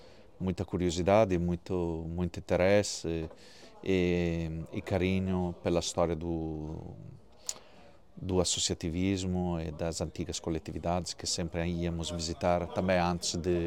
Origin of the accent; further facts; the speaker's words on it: Italy; Portuguese is a second language; sou italiano, nasci o dia 8 de fevereiro de 1969.